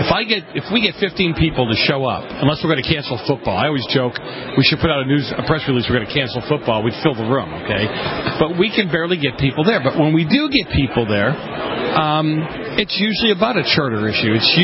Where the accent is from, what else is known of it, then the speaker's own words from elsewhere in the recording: Boston, Massachusetts, United States; I mean, I grew up in Boston, and so, you know, education to me, I look at that because, again, I went to a parochial school